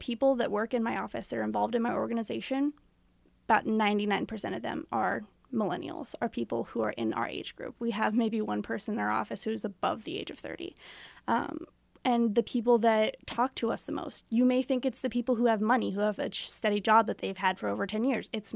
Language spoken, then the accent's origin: English; Joplin, Missouri, United States; Okay, so I'm 19 right now, but I don't know. I grew up in Joplin, Missouri, in a very small town. You didn't see a lot of activist movements there.